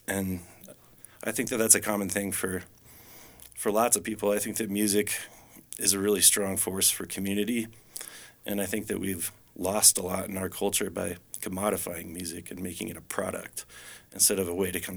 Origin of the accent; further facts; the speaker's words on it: Fort Collins, Colorado, United States; came back from the big city, back to Colorado, where I'm from Fort Collins.